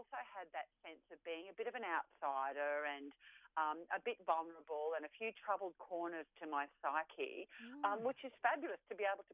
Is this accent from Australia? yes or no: yes; Gold Coast, Queensland, Australia; One thing I loved about growing up on the Gold Coast was there was a very wild element to it.